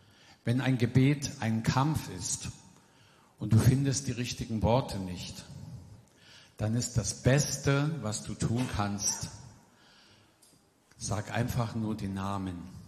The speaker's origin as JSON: {"language": "German", "region": "Saxony", "country": "Germany", "tie": "born or raised there", "said": "Ich bin seit 30 Jahren Teil dieser Gemeinde und ich bin aufgewachsen im Erzgebirge."}